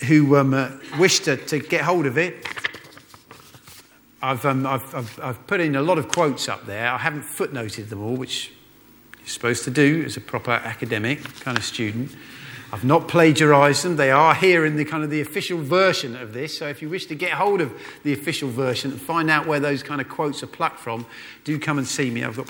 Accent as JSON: {"language": "English", "country": "United Kingdom", "said": "In church, because we're British, we don't tend to be able to express ourselves"}